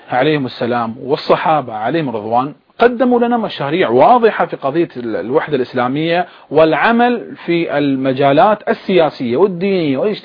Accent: Bahrain; أنا أتكلم كبحريني أنا يعني نحن في المجتمع البحريني نجد أننا نحن كسنة نتقابل مع الشيعة

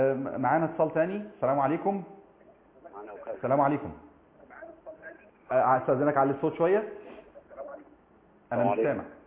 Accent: Egypt

